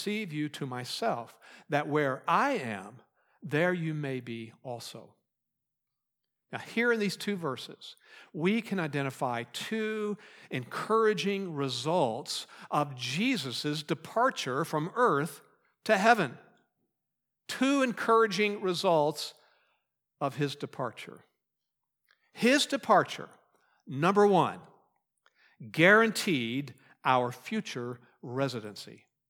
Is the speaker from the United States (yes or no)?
yes; Wharton, Texas, United States; I claim a town in Texas as my hometown. It's Wharton, Texas. It's not the way I said it when I lived there. Wharton, Texas. But Wharton is where I lived. I have not lived there, though, since 1974.